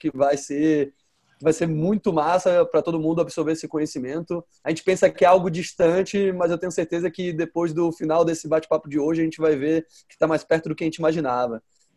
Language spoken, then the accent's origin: Portuguese; Brazil; now in California, United States; Somos brasileiros, 2 brasileiros, eu aqui na Califórnia, Nelson e o Luiz lá no Rio de Janeiro.